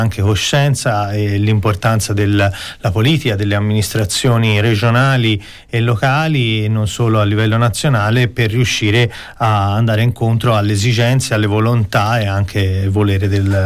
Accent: San Casciano, Tuscany, Italy; Io sono di San Casciano

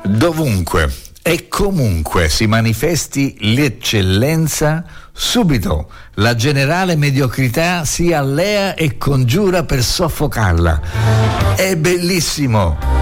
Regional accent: Pizzo, Calabria, Italy; Mi ricordo quando ero bambino a Pizzo, c'è la chiesa di San Sebastiano e c'è il santo trafitto dalle frecce.

